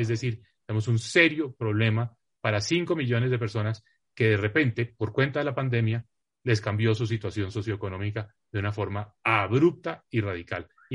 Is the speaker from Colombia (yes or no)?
yes; Colombia; Algo que ninguno de nosotros como colombianos quiere ver.